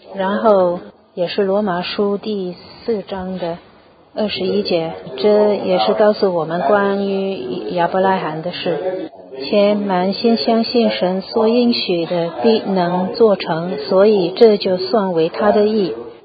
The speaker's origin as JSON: {"language": "Chinese", "town": "San Francisco", "region": "California", "country": "United States", "lives_now": "United Kingdom", "said": "我是从美国三藩市来的。"}